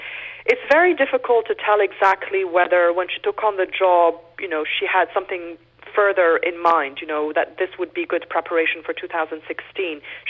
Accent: Beirut, Beirut Governorate, Lebanon; English is a second language; moved away as an adult; now in United States; I grew up in Beirut with a lot of questions about American power

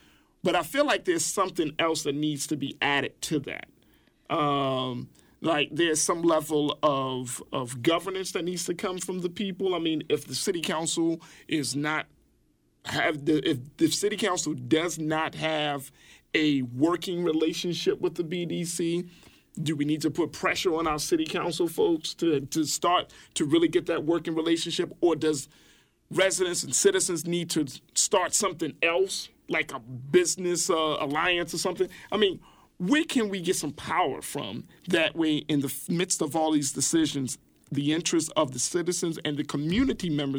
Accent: Baltimore, Maryland, United States; You know, I can remember growing up in Baltimore where, you know, there was the Inner Harbor that was the big source of money.

